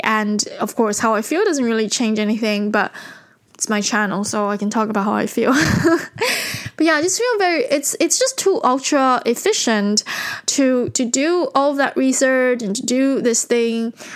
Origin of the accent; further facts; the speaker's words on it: Taiwan; So I was brought up in Taiwan